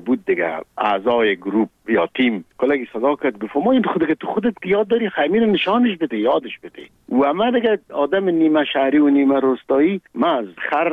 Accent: Kabul, Afghanistan; ما در کابل به دنیا آمدیم، در 14 کابل. مکتب ابتدایه را در یک مکتب به نام غازی عبدالله خان تمام کردیم و بعدش لیسه عبیبیه،

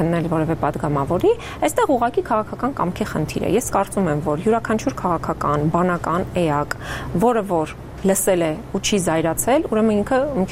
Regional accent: Vardenis, Gegharkunik, Armenia; եւ Վարդենիսից եկել եմ, մենակ ինքնուրույն աշխատել եմ

